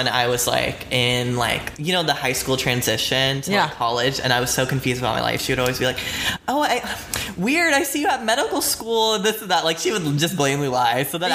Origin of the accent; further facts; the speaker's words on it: South Carolina, United States; also born or lived in Atlanta / Florida; Okay, so I was born in Atlanta, Georgia. And then I was moved to South Carolina with my family. And then that's kind of where I was raised.